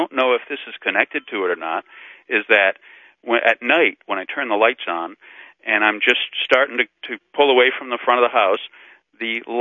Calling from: Seekonk, Massachusetts, United States; I'm calling from Seekonk, Massachusetts.

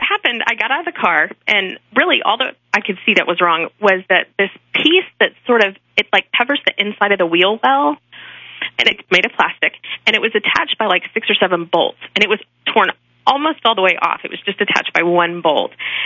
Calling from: Fort Worth, Texas, United States; I'm calling from Fort Worth, Texas.

